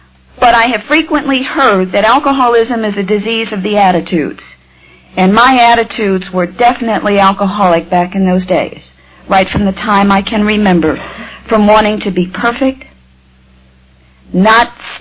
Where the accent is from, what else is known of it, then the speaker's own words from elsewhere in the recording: Midwest, United States; born there; I was born in the Midwest.